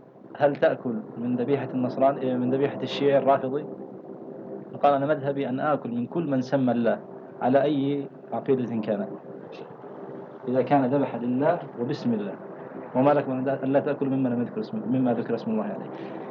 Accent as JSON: {"language": "Arabic", "country": "Kuwait", "said": "شيخ أحد طلبة العلم عندنا في الكويت"}